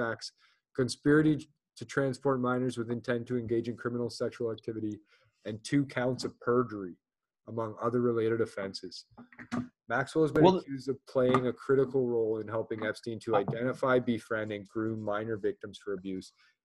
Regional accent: Canada; We could get into that whole thing another day, being Canadian and all. Vancouver's a crazy story.

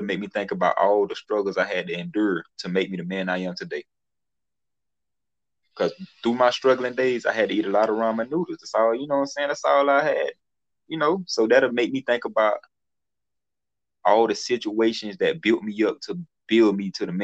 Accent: Florida, United States; when I talk to somebody new, they be like, "Yeah, you don't sound like you from Georgia." I like, "Yeah, I'm from Florida."

